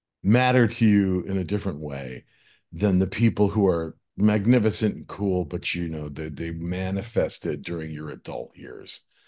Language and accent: English; Buffalo, New York, United States; I am that 12-year-old kid from Buffalo. And I said, "No, I didn't, but I'm from Buffalo."